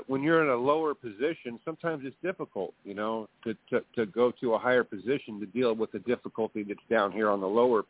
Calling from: California, United States; I'm calling from California, and...

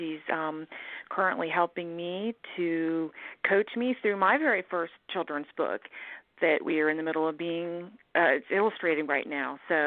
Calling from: Alabama, United States; I'm calling from Alabama.

